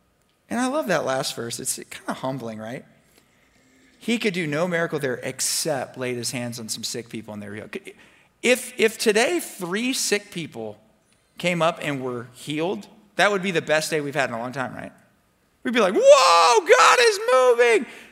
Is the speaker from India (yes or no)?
no; North Miami Beach, Florida, United States; If I go back to my hometown, okay, I'm from North Miami Beach.